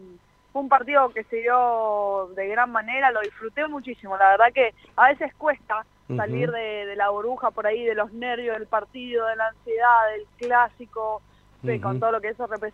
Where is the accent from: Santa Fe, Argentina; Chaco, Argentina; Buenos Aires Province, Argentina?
Santa Fe, Argentina; Rosario; yo hoy en día tengo 23 años y cuando era más chica, a los 14, 15, no había, yo soy de Rosario